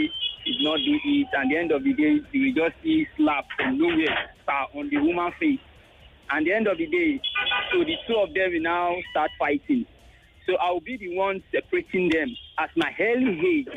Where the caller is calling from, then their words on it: Ajegunle, Lagos, Nigeria; I'm calling from Ajegunle.